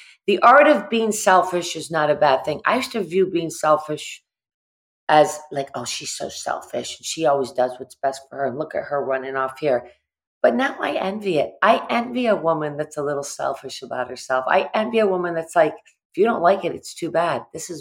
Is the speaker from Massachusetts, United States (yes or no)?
yes; Massachusetts, United States; I grew up in the Berkshires and my great grandfather helped to build Bluestone Manor. He was one of the masons and we're like deep-seated in the Berkshires.